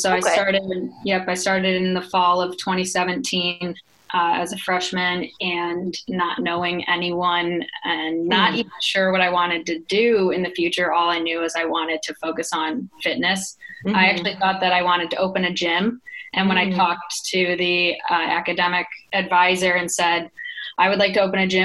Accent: Michigan, United States; moved away as an adult; Well, I came all the way from Michigan. So I grew up in Michigan. I went to high school in Michigan, and I knew that I wanted to live somewhere that was much warmer than Michigan.

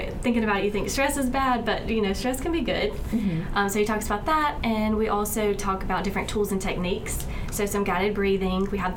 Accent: Tuscaloosa, Alabama, United States; So I am born and raised in Tuscaloosa. I've been here whole life.

